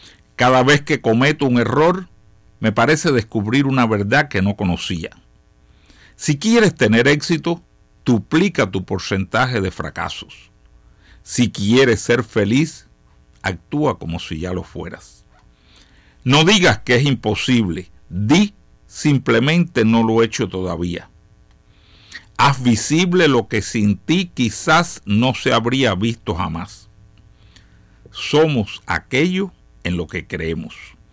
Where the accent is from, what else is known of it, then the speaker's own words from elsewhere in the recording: Cuba; born there; Nací en Cuba, pero un extranjero tiene aquí más derechos que yo.